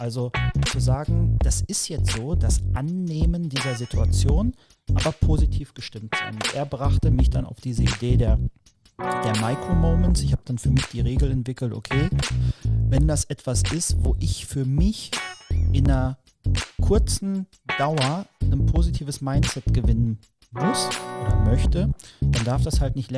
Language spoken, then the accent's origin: German; North Rhine-Westphalia, Germany; now in Düsseldorf, Germany; 33 Jahre jung, gebürtiges Pottkind, auf den Sportplätzen der Dortmunder Regionen groß geworden. Jetzt seit etwas über 10 Jahren in Düsseldorf